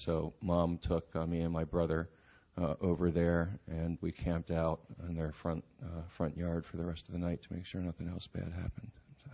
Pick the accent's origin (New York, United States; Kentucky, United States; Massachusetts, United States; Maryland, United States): Maryland, United States; I grew up in Maryland, which is right on the border with Virginia.